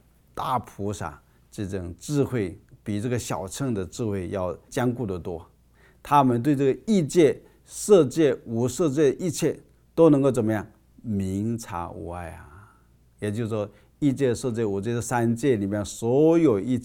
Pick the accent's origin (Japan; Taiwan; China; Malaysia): China; 或是作为一个中国人呢，我们都要感恩先人